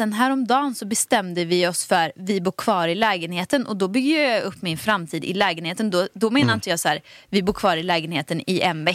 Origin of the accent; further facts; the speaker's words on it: Åmål, Västra Götaland County, Sweden; now in Stockholm, Sweden; jag har flyttat från Åmål, från skogen till Stockholm. Jag har bott i Midsommarkransen, jag har bott på Sveavägen, jag har bott här, bott där, bott i andra hand.